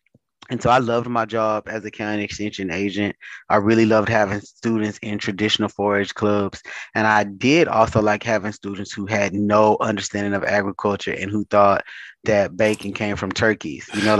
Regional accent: Madisonville, Texas, United States; growing up living with my great grandmother in Normangee, Texas, right outside of Madisonville. And so growing up in Madisonville, I was heavily involved in 4-H and FFA

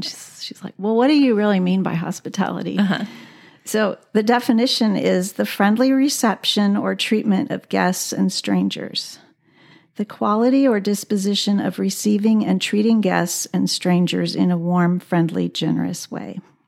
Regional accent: Houston, Texas, United States; 'cause I grew up in Houston and he grew up out in the country where.

